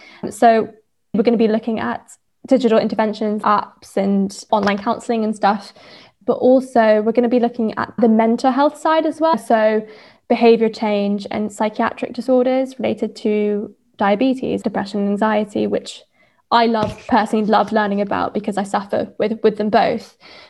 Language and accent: English; Malaysia; And I grew up in Malaysia